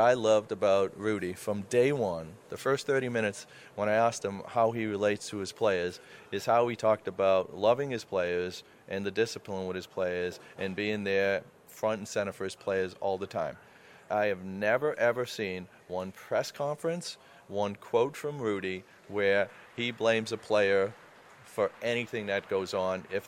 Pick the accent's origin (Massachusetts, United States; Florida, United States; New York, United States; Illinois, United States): Massachusetts, United States; Boston; So my family was 100% Italian, and I grew up in Boston in the North End, which was the largest Italian population.